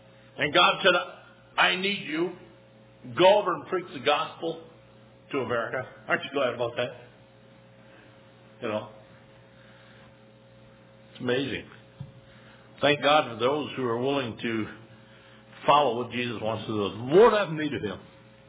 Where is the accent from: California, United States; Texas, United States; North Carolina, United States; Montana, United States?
Montana, United States; Great Falls; I'm from Great Falls, city of about 58 to 60.